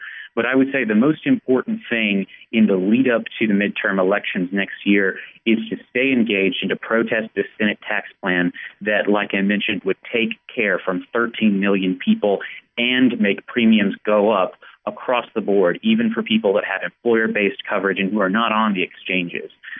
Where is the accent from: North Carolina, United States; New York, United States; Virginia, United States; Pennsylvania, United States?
North Carolina, United States; or 14% in my home state of North Carolina.